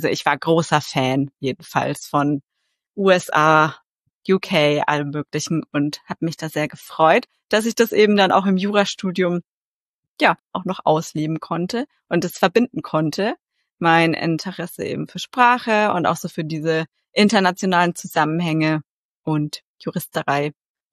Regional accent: Bayreuth, Bavaria, Germany; ich habe an der Uni Bayreuth, das ist auch meine Heimatstadt, da habe ich Jura studiert

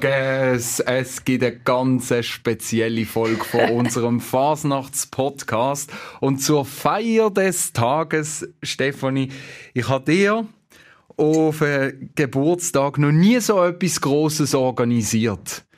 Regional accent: Eastern Switzerland, Switzerland; accent: Eastern Swiss dialect; und das als Ostschweizer. Deshalb habe ich in meinem Mundart-Dialekt das Mail verfasst.

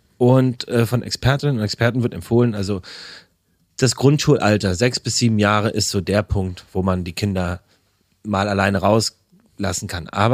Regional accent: Berlin, Germany; ich bin in Berlin-Karlshorst aufgewachsen, das ist Rand Berlin quasi, das ist sehr ruhig, das habe ich geliebt

